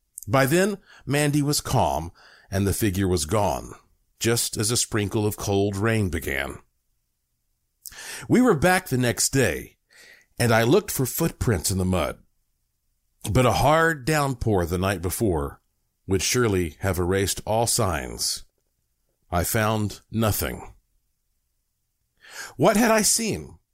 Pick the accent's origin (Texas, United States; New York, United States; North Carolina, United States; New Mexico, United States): North Carolina, United States; Asheville; born there; My family has been in North Carolina on both sides since the late 1700s. I was born in Asheville.